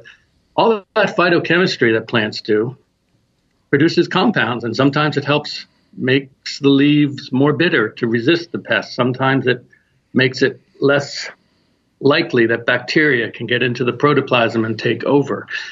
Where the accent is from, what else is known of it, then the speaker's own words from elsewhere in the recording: New Hampshire, United States; because I come from New Hampshire.